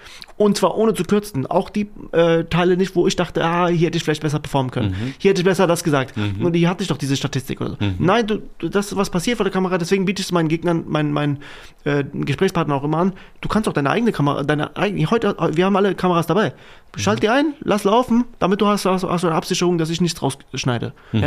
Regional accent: Germany; born there; Tatsächlich bin ich selber hier in Deutschland geboren.

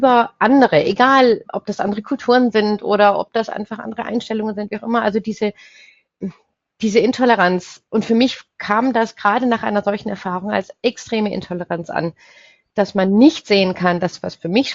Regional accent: Germany; ich bin in Deutschland aufgewachsen. Trotz allem habe ich meine Kindheit in Deutschland verbracht

